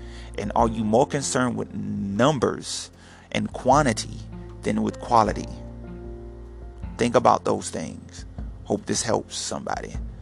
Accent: Jackson, United States; Shoot, I'm from Jackson. I left Jackson to come here because of a scholarship

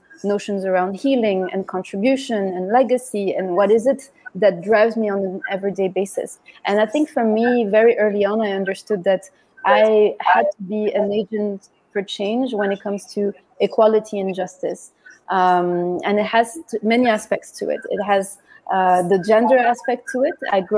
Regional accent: Morocco; growing up in Morocco, I could see that not every young person had access to quality education, especially for girls.

